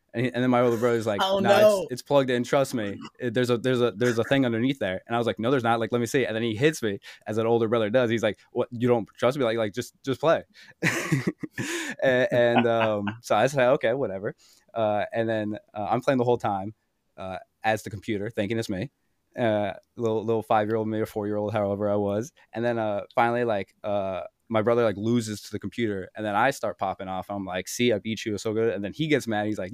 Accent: New York, United States; now in New York City, United States; Yes, I'm from New York. Originally from Long Island and currently live in New York City and enjoying it very much.

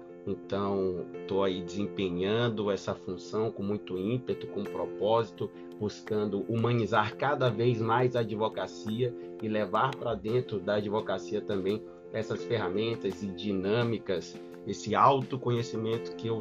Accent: São Luís, Maranhão, Brazil; Tô de São Luís do Maranhão.

